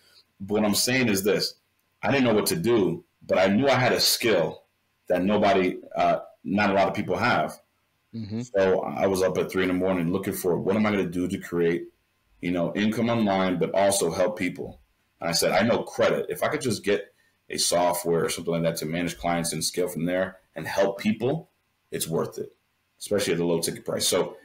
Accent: Connecticut, United States; I'm from Connecticut and my mom's from Brooklyn.

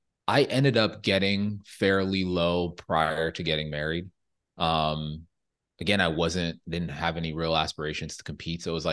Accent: Jamaica; I'm Jamaican, so a lot of Jamaican food.

